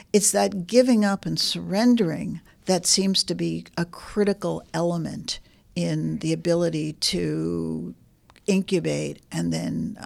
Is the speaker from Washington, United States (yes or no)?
no; Boston, Massachusetts, United States; also born or lived in New York; I grew up in Boston area, Boston and New York, and I hitchhiked across the country following a series of dreams.